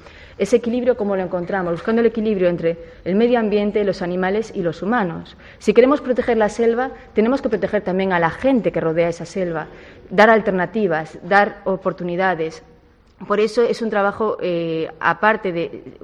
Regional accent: Ferrol, Galicia, Spain; born there; yo amo Ferrol, o sea, Ferrol es mi ciudad natal y es mi patria, ¿no? Mi pequeña patria

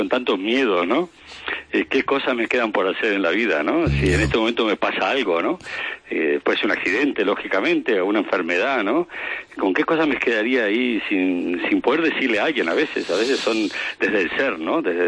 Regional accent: Montevideo, Uruguay; born there; me fui a Montevideo, donde yo nací

